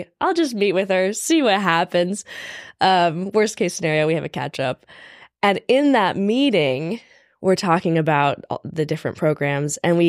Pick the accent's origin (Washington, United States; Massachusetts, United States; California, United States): Washington, United States; So similarly, I grew up in Washington, like 45 minutes from Mariah